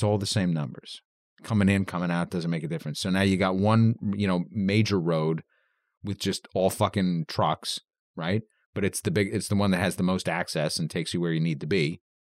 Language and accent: English; New York, United States; because listening to traffic reports growing up in New York, they'd always talk about jams on the inbound Gowanus